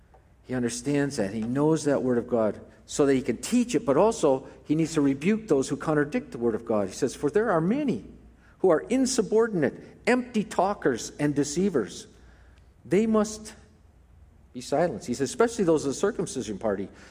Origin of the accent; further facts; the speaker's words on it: Wonder Lake, Illinois, United States; I grew up in Wonder Lake, Illinois, and I went to the Wonder Lake Bible Church.